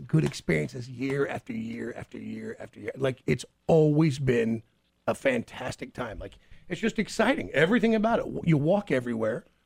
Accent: Norwich, East of England, United Kingdom; now in United States; did you grow up in England? Because I grew up in England.

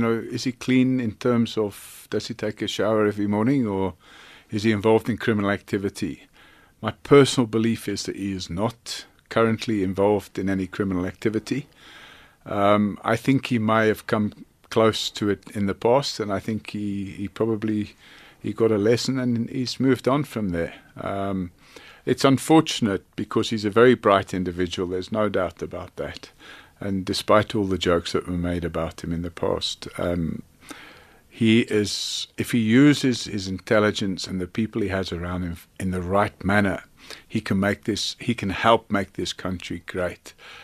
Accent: Ireland; I understand it as an Irishman because we were colonized for 700 years.

